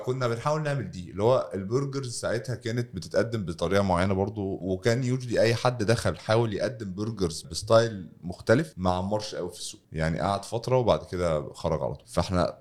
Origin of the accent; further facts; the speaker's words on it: Egypt; وهتليق مع الذوق بتاعنا احنا كمصريين